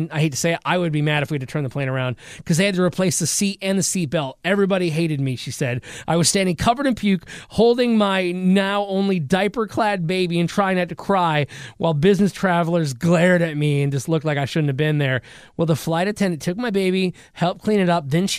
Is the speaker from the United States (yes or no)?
yes; Michigan, United States; moved away as an adult; now in Evansville, United States; and I'm originally from Michigan, and I was living and working in Evansville, Indiana.